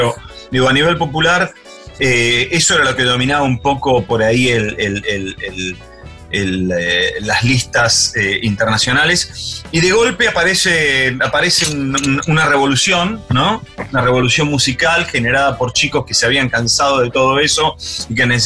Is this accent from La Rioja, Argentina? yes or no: no; Buenos Aires, Argentina; la cancha de River, donde me crié, y iba constantemente al club, porque yo hacía waterpolo.